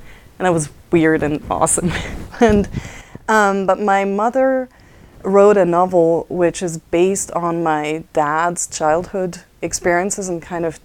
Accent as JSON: {"language": "English", "town": "Basel", "country": "Switzerland", "tie": "born or raised there", "said": "I grew up just outside of Basel. Mm-hmm. And Basel is like the third biggest city in Switzerland, but Swiss cities are pretty small."}